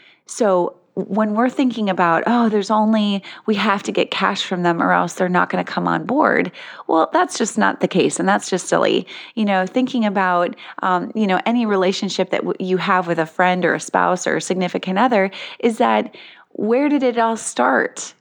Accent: North Dakota, United States; moved away as an adult; now in Missouri, United States; I moved away from my hometown of, you know, I grew up in North Dakota, moved to Missouri because I wanted to get a specific degree from this university.

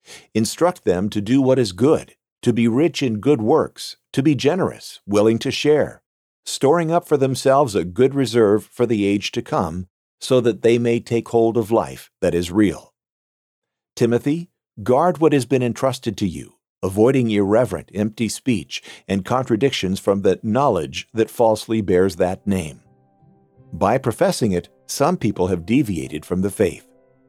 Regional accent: Riverside, California, United States; I used to attend a church here in my hometown of Riverside, California.

